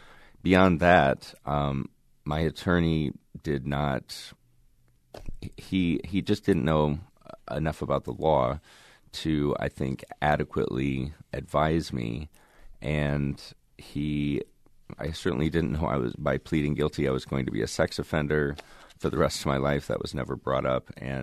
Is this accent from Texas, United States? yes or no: no; Waverly, Iowa, United States; I grew up on a farm just outside of Waverly on the border of Plainfield, Iowa. Holstein Farm, a pretty quiet area.